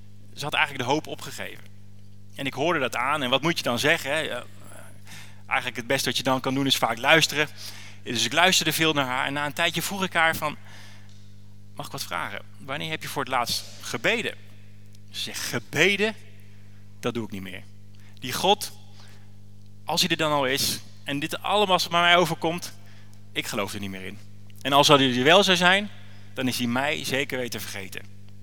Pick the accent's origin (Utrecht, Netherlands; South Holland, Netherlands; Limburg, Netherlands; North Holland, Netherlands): Utrecht, Netherlands; Houten; Ik ben getrouwd, ik heb 3 kids, ik kom uit Houten, dus niet heel ver weg.